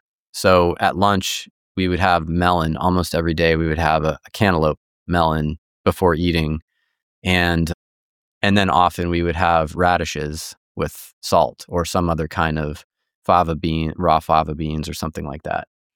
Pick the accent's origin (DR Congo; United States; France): France; which is what was my experience growing up in France